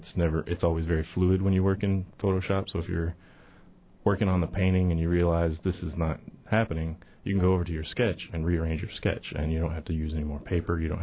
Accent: Texas, United States; I'm from Texas originally, so back when that was a frontier, a lot of those stories came down to me through my family

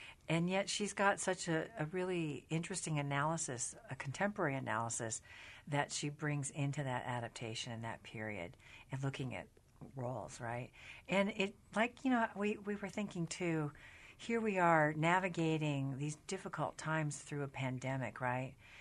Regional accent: Seattle, Washington, United States; I'm born and raised in Seattle, so I think about the Northwest.

